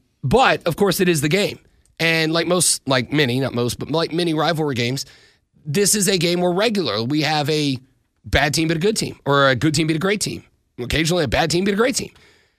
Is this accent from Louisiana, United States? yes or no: yes; New Orleans, Louisiana, United States; now in South Carolina, United States; I am from Louisiana. I have great pride in being from Louisiana, being a New Orleans kid.